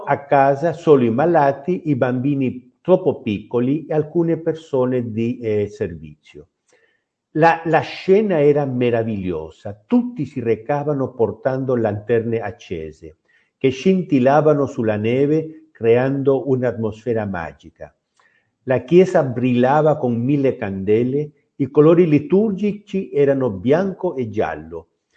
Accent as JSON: {"language": "Italian", "country": "Peru", "second_language": "Italian", "moved": "yes", "said": "voi sapete che io sono peruviano"}